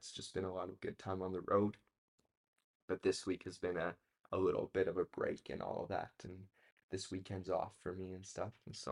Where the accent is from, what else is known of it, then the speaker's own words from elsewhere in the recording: Strathmore, Alberta, Canada; Growing up in Strathmore, we had Southern Alberta Bible Camp that was really close